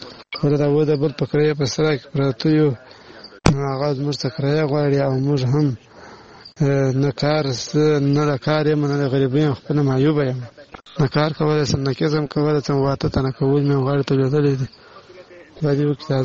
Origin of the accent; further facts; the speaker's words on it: Bala Murghab, Badghis, Afghanistan; also born or lived in Pakistan; now in Kandahar, Afghanistan; افغان یم د کندهار ولایت څخه تاسو ته میسج لیږم. اصلي د بادغیس ولایت بنمرغد ولسوالۍ یم خو فلحال اوس په کندهار کې اوسېږم. موږ مهاجرین د پاکستان نه راغوښتي یو